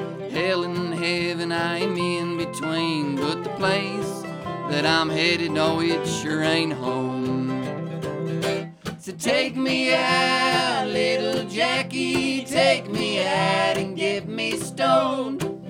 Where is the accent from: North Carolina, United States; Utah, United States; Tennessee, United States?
Utah, United States; You know, because we're from Utah.